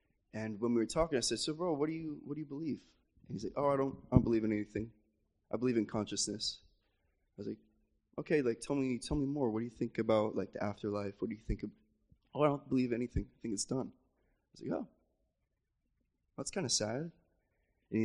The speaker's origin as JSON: {"language": "English", "region": "Florida", "country": "United States", "said": "I'm from Florida, America."}